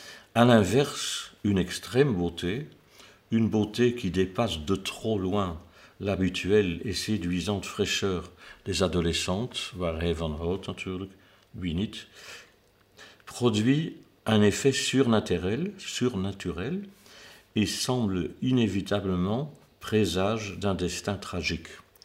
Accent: Belgium; accent: Belgian; Op een bepaald moment sprak ik Frans als een Fransman. Nu ben ik weer 18 jaar hier in Brussel en mijn Belgisch accent moet u er maar bij nemen.

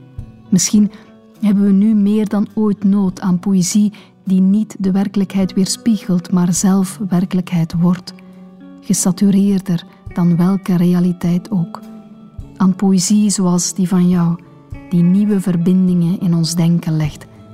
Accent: West Flanders, Belgium; Ik ben zelf West-Vlaming, dus ik mag zoiets zeggen.

